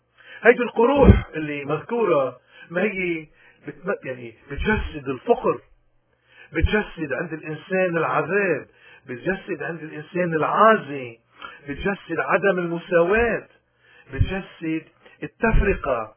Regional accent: Lebanon; المطلوب منا ونحن اليوم عم نمر بظروف صعبة كلبنانيين وين ما كنا، عم نمر بظروف صعبة

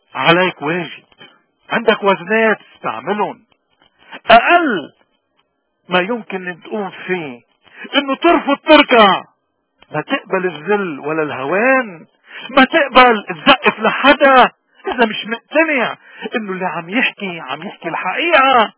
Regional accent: Lebanon; ما فينا نحن كلبنانيين بالتحديد نقبل ان نكون غنم

